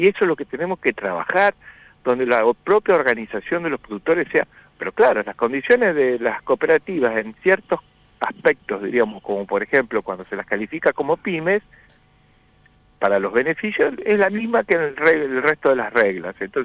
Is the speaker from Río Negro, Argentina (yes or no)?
no; Entre Ríos, Argentina; la radio que desde mi infancia me ha acompañado, como el de T11, porque yo soy del departamento de Uruguay.